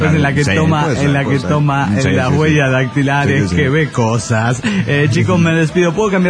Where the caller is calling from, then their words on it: Riobamba, Chimborazo, Ecuador; Desde la Sultana de los Andes, Ecuador.